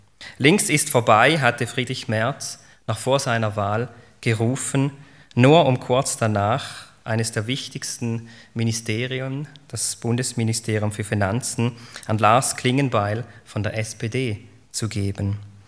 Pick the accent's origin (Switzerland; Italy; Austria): Switzerland; Da halte ich mich als Schweizer sowieso raus.